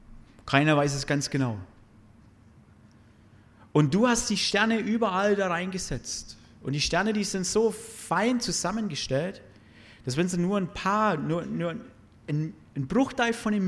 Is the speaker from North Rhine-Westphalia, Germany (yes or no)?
no; Bavaria, Germany; ich komme vom Bodenseehof. Bin kein Deutscher, sondern Oberfranke.